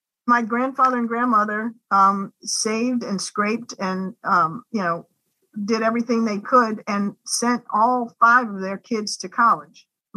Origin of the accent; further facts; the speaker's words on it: Washington, District of Columbia, United States; So my brother and I are born in the mid-60s, and we grew up here in Washington, D.C., and we were conscious of how unusual it was to have a working mom who is a full-time professional.